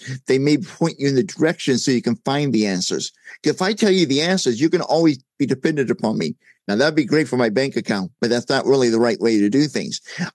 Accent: United States; I grew up here in the United States.

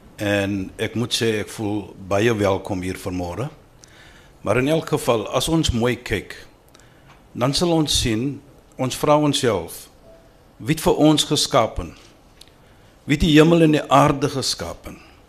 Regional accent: Western Cape, South Africa; ek bewys net dat ek is van die Kaap. Nie. Ons praat so mis so bietjie Engels en Afrikaans deur mekaar.

